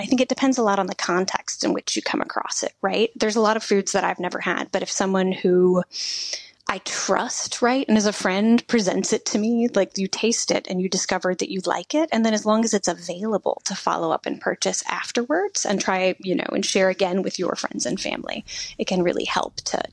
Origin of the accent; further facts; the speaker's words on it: United States; And I have to admit that being an American, my first impression was like, well, here we are about to go into an adventure.